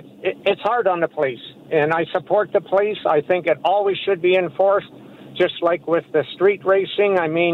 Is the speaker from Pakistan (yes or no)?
no; Canada; And that offends me as a Canadian. I mean, my parents were immigrants and they came for a better way of life.